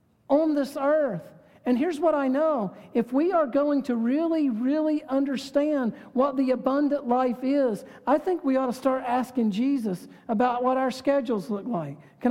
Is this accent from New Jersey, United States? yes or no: no; North Carolina, United States; and I'm from North Carolina, and it's wonderful.